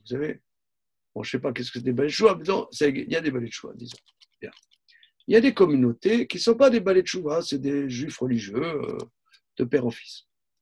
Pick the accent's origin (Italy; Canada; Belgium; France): France; Nancy, Grand Est; born there; Moi je suis né à Nancy, c'est intéressant, hyper intéressant.